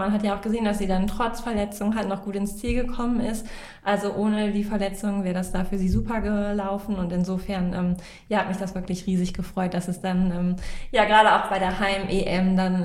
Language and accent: German; Hennef, North Rhine-Westphalia, Germany; Ich komme aus Hennef und wohne jetzt auch wieder in Hennef.